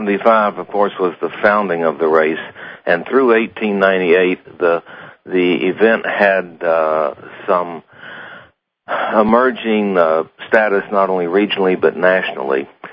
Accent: Florida, United States; I grew up in Florida. My father liked horses. We had riding horses.

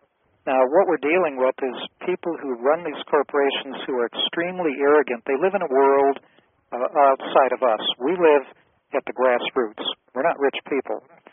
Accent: Grosse Pointe, Michigan, United States; also born or lived in Detroit / Dearborn; I was basically born in Detroit, in East Detroit. I grew up in Dearborn for about 5 years, Dearborn. Our family moved to Grosse Pointe.

